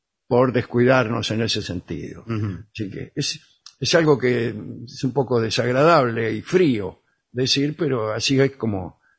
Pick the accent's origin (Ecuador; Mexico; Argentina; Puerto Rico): Argentina; Concepción del Uruguay, Entre Ríos; now in Los Angeles, United States; Soy de Concepción del Uruguay.